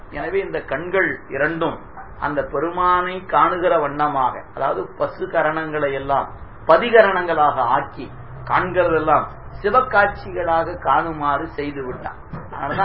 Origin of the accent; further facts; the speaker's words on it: Bhavani, Tamil Nadu, India; நாங்க பிறந்து வளர்ந்தது அப்படிங்கிற சூழல்லாம் பாத்தீங்கன்னா, நம்முடைய பவானில மேற்கு தெருவில் தான் எங்களுடைய பிறப்பு வளர்ப்பு